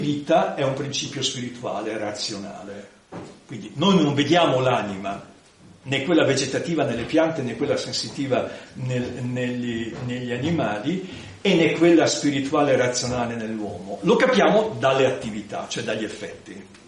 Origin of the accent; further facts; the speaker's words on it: Liguria, Italy; Io faccio questa battuta anche agli studenti, essendo ligure, dico...